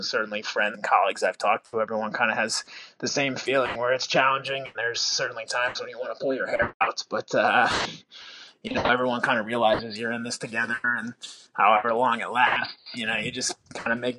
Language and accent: English; Chicago, Illinois, United States; You mentioned I grew up in Chicago, so Frank Thomas, he was my favorite player growing up.